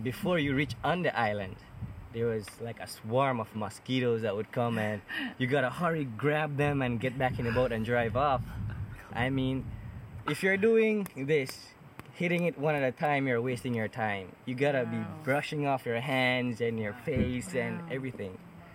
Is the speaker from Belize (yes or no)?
yes; Dangriga, Stann Creek District, Belize; I'm from Dangriga, here in Belize. And I grew up on the islands